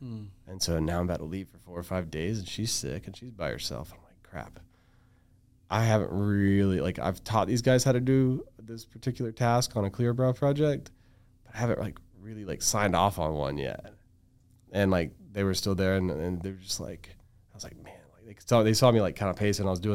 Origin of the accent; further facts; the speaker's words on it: Florida, United States; I was like, no, sir, I'm from Florida.